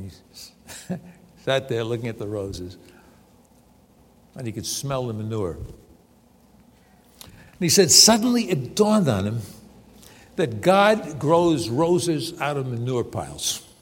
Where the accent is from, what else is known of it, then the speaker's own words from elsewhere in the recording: New York, United States; Growing up in New York, I just believe everybody's depraved.